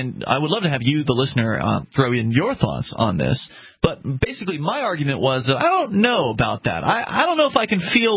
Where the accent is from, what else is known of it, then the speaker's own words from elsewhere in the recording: North Korea; when you are growing up in North Korea, you are taken on a field trip at one point to essentially this hall of national treasures.